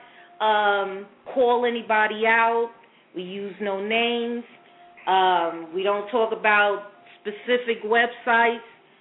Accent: Brooklyn, New York, United States; accent: Brooklyn; And those who know me know that I grew up in Brooklyn. I'm sure that anyone that can hear the sound of my voice, I've been told I have a very hard Brooklyn accent

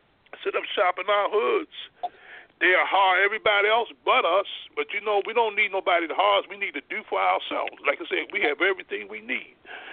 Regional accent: the South, United States; we come from the dirt, you know, we come from the South, you know, and we know how, you know, our ancestors, my father and all, they were farmers

